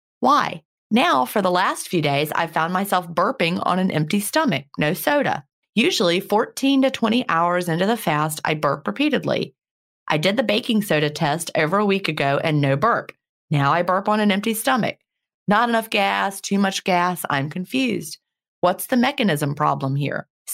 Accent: Canada; I'm Canadian, so I sure hope all these amazing products and hacks are available up here too.

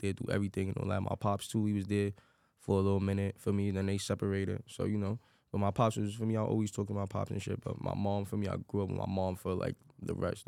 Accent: The Bronx, New York, United States; Well, I'm from the Bronx, New York, you know, from the 5th, 165 Simpson area, like, feel me? Grew up in the Bronx, feel me?

